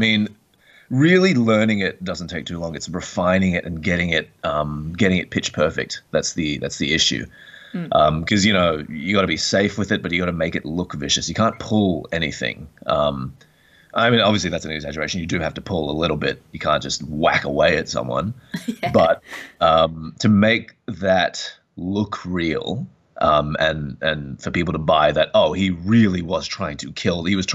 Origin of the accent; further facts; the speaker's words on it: Australia; now in United States; because I'm Australian, right?